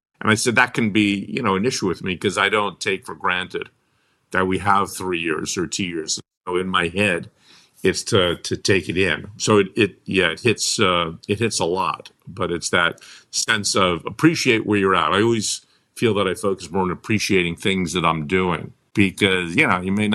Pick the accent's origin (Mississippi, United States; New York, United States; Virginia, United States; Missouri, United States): New York, United States; Brooklyn; I grew up in Brooklyn, New York